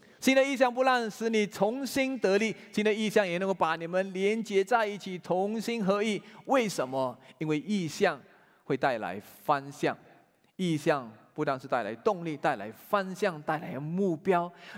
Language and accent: Chinese; Malaysia; 他是台湾来的，我是马来西亚来的。